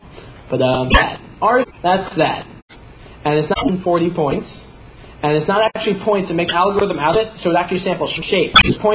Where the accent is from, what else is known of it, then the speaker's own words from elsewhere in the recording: New Jersey, United States; I'm from Jersey. I don't get decent water anymore.